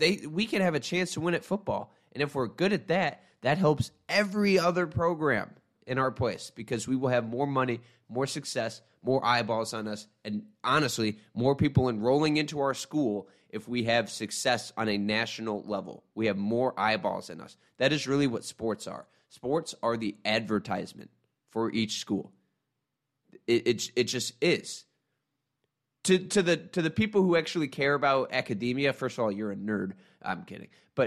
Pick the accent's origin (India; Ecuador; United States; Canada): United States; Michigan; Now, I'm from Michigan, so I had no idea what the passion was like at Texas Tech.